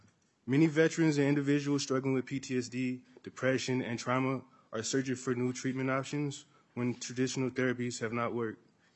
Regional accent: New Orleans, Louisiana, United States; now in Minnesota, United States; I am originally from the Lower Ninth Ward of New Orleans and was directly impacted by Hurricane Katrina.

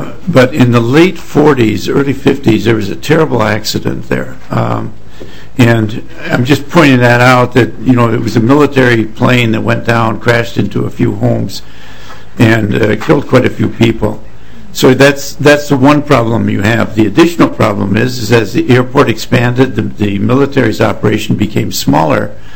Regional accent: Minneapolis, Minnesota, United States; I grew up in South Minneapolis in the 1940s

